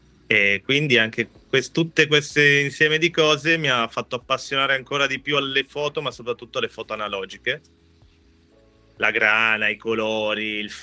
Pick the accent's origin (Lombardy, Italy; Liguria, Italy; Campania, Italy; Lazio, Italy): Lombardy, Italy; Milan; Io, essendo nato e cresciuto a Milano, in una zona quasi centrale, frequentata dal mondo dell'arte e della musica